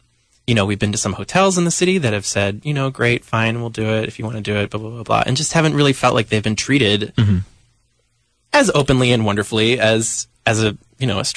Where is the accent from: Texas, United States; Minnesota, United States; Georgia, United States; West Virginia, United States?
West Virginia, United States; Well, I'm from West Virginia, so I'm with you.